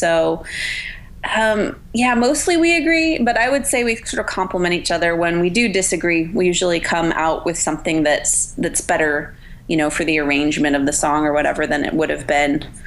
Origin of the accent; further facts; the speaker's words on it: Washington, United States; and then I moved back to the Northwest, which is my home state. It's where I'm from, Washington.